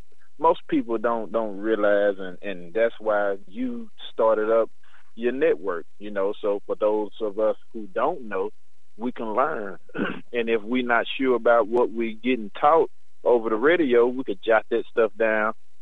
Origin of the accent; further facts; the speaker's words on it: Tennessee, United States; Like, I'm from Tennessee. I'm a Tennessee fan